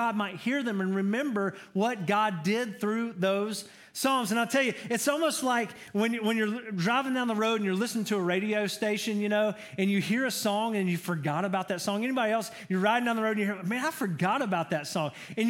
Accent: Georgia, United States; I'm from Georgia. I'm a Georgia boy. Go Dogs.

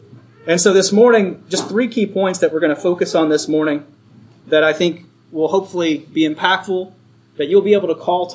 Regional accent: Kentucky, United States; I'm from Kentucky. Bear with me. Maybe I'm not saying it correctly

